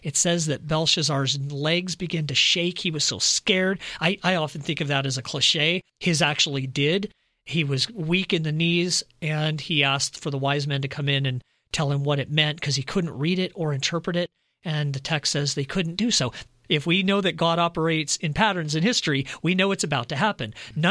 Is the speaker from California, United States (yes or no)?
yes; California, United States; Yeah, I grew up in California with earthquakes frequently